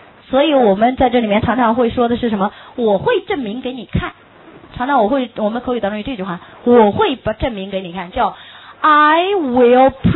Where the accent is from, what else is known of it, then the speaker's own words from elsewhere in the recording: Hong Kong; 只有我们香港人还在傻兮兮的还在喊 mummy